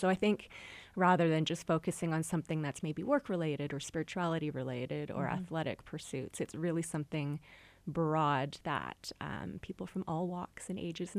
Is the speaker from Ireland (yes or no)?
no; Canada; also born or lived in Mexico; now in Park City, United States; You know, I'm from Canada. I lived in Mexico. I moved to Park City.